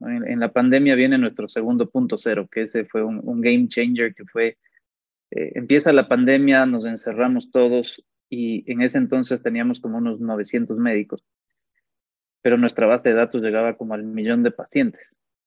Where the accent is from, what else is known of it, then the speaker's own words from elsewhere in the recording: Ecuador; Soy originalmente de Ecuador. Soy médico de profesión y pues apasionado del emprendimiento. Tengo 31 años.